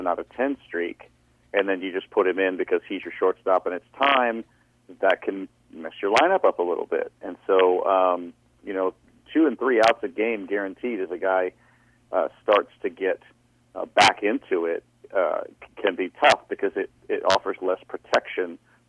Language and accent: English; Chicago, Illinois, United States; I mean, I grew up in Chicago. I love Michael Jordan.